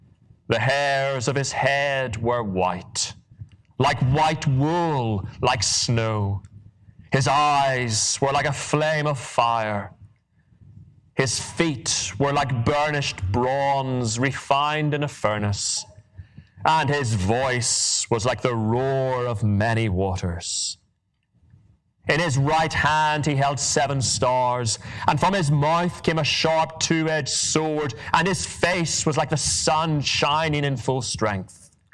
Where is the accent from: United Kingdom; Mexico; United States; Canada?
United Kingdom; Northern Ireland; accent: Northern Irish; now in England; I'm a minister. I serve in England. My accent is from Northern Ireland. So anybody's wondering, where's he from?